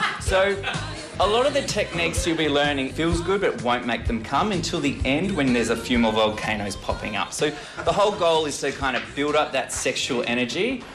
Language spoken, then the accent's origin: English; Albury-Wodonga, New South Wales, Australia; so the reason I have that name is that I grew up in Albury-Wodonga. So mum's from Albury and dad's the Dong.